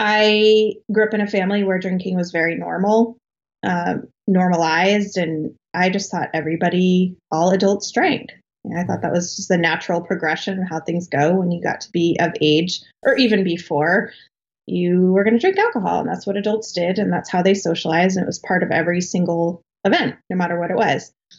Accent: Colorado, United States; So I grew up I was born and raised in Colorado in like a small town south of Denver. Mm. I lived there all through my life.

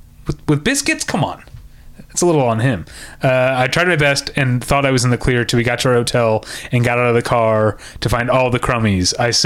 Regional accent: Missouri, United States; You're talking about my home state there, but yeah.

